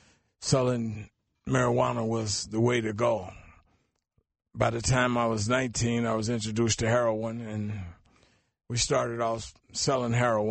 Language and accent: English; Mississippi, United States; I started at a very young age smoking marijuana. I grew up in Mississippi.